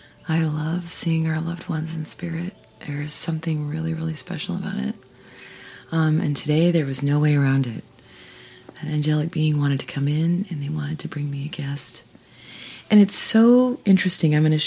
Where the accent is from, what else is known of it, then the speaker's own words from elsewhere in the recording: Idaho, United States; moved away; I grew up in Idaho. That's where she lived. And I moved away.